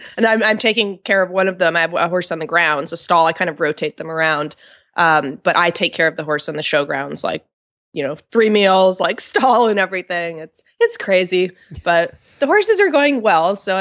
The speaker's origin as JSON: {"language": "English", "town": "Wellington", "region": "Florida", "country": "United States", "said": "from Wellington, Florida."}